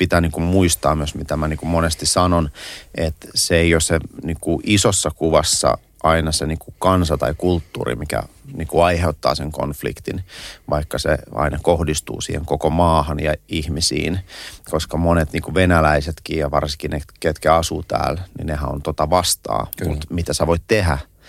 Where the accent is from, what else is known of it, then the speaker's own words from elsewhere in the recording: Russia; now in Finland; mä oon niinku Venäjältä lähtöisin, aika suomalaistunut ja Suomen intit ja muut käynyt